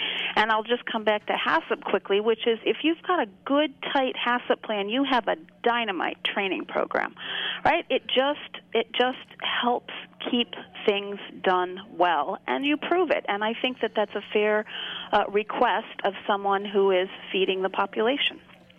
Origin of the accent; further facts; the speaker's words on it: San Francisco, California, United States; In my hometown here.